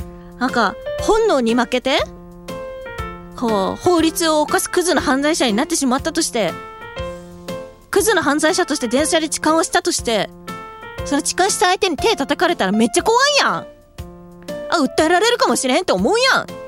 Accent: Nagoya, Aichi, Japan; 私名古屋出身ですけど

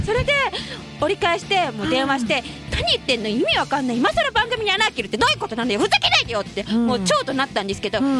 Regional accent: Tokyo, Japan; はい、生まれも育ちも東京です。東京って言っても一番端っこなんですけど、

